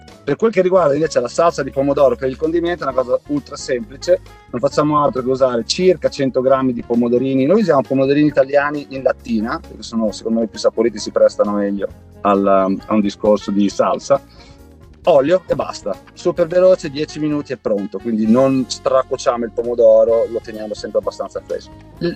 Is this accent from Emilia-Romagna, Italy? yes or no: yes; Cesena, Emilia-Romagna, Italy; Io sono di Cesena